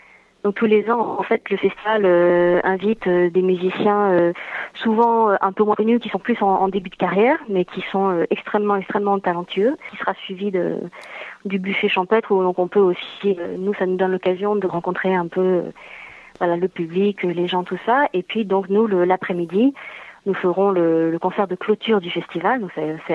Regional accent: France; Donc nous avons une Française, c'est moi

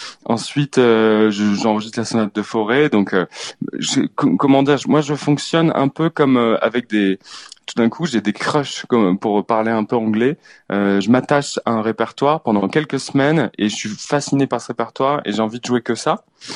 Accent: Perpignan, Occitanie, France; Bon, je viens de Perpignan, donc je suis pas vraiment espagnol, mais la frontière n'est pas loin.

